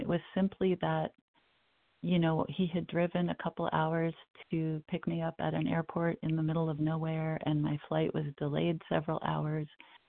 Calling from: New York, United States; from Northern New York.

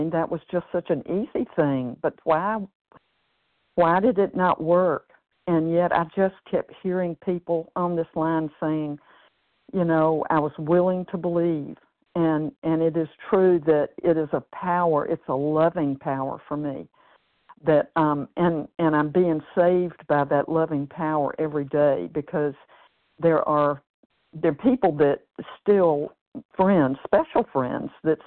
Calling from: Tennessee, United States; I'm calling from Tennessee this morning

